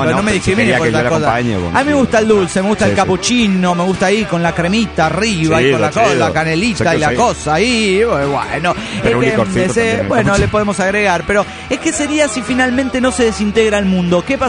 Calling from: Yokohama, Kanagawa, Japan; Yokohama, Japón

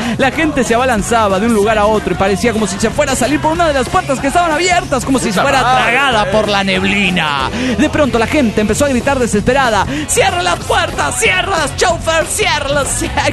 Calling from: Monterrey, Nuevo León, Mexico; de Monterrey, Nuevo León, México.

